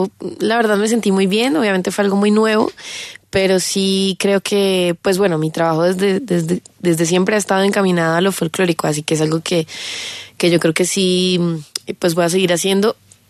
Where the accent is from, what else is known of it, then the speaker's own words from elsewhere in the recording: Bucaramanga, Santander, Colombia; No, yo soy de Bucaramanga, yo soy santandereana.